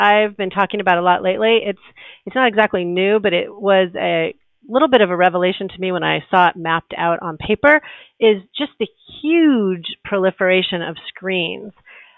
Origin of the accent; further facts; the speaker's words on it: Midwest, United States; So I do think growing up in the Midwest and having that sort of more agrarian community around me gave me a sort of a grounding